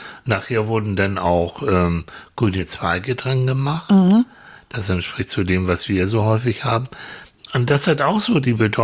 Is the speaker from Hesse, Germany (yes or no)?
no; Hamburg, Germany; Wir kommen aus Hamburg, Annika und ich.